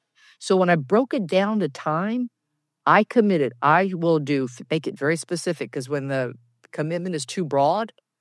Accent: Texas, United States; from Texas.

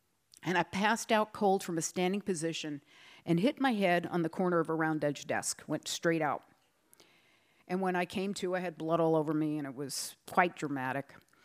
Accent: New Jersey, United States; now in New Mexico, United States; Like, I'm growing up in New Jersey, okay? And here we are living in New Mexico now.

